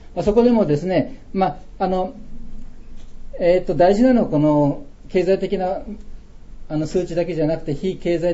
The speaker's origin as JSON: {"language": "Japanese", "town": "Mito", "region": "Ibaraki", "country": "Japan", "tie": "born or raised there", "said": "私57歳ってことですね。です。で、ずっと水戸で生まれ育ちましてですね、ほとんど、旧水戸城の三の丸っていうところで幼稚園と小学校、で、二の丸にある中学校で、あと本丸にある高校を出ました"}